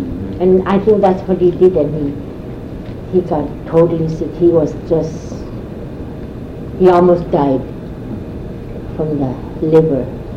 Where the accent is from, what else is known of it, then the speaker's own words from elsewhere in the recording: Kaktovik, Alaska, United States; I remember him being spotted when we were growing up in Kaktoli.